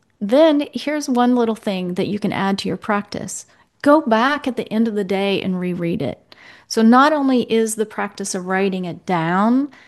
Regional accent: United States; Now, I have, growing up in America, a certain idea of what a czar represents and means

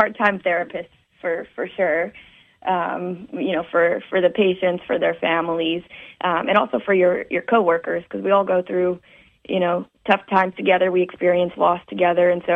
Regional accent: New Jersey, United States; born or raised there

